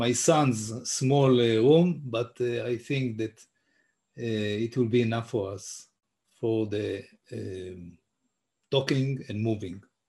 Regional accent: Tel Aviv, Tel Aviv District, Israel; English is a second language; I'm from Tel Aviv, now in Tel Aviv.

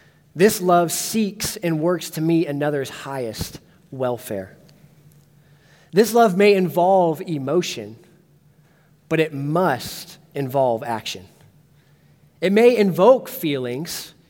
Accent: Ohio, United States; Before I was saved, I grew up in Ohio. I went to many Cleveland Browns games.

